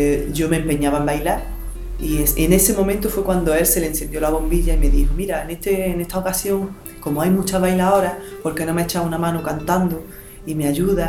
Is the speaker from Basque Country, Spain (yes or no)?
no; Granada, Andalusia, Spain; Este es un barrio, el Sacromonte y el Albaicín, porque yo me he criado en el Albaicín, soy del Albaicín.